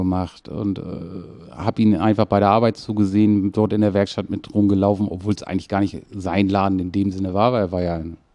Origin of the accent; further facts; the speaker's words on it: Kiel, Schleswig-Holstein, Germany; Also aufgewachsen bin ich in Kiel-Mettenhof.